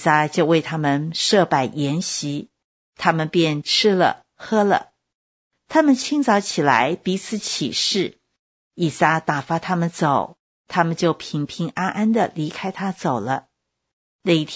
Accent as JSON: {"language": "Chinese", "country": "China", "said": "是啊，金华牧师，我们中国人最明白这种礼数了。"}